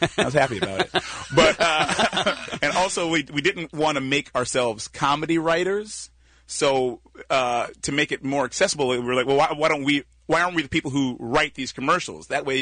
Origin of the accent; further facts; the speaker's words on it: Detroit, Michigan, United States; Well, because we're both from Detroit, and we both met in Detroit.